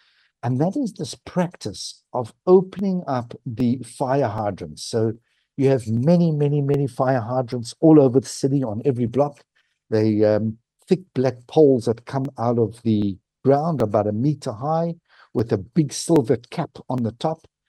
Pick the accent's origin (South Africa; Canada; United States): South Africa; Now, being South African, where you were taught from day one that water is precious and you don't waste it